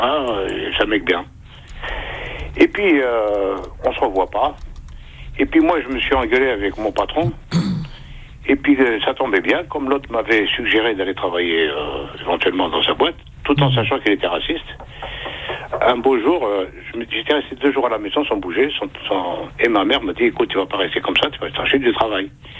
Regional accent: Algeria; je suis algérien.

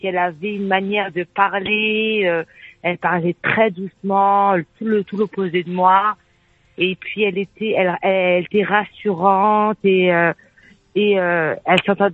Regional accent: France; Je suis française.

